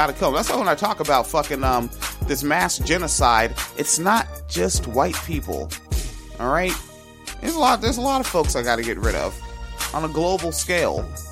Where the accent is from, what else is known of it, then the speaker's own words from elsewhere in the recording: Washington, United States; I grew up in Washington State